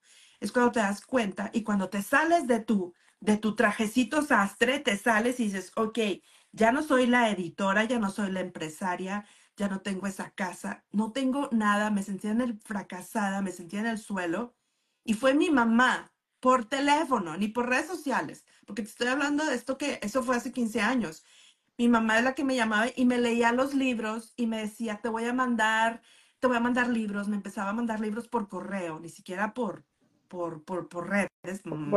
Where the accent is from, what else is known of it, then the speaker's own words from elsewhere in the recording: Mexico; Y perdón por la expresión, pero en mexicano, porque soy mexicana, yo soy la chingona.